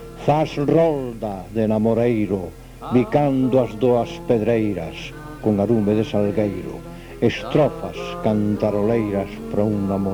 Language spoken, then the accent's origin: Galician; Galicia, Spain; Para min, sería unha honra o ser o derradeiro segrel da miña terra, da miña Galicia.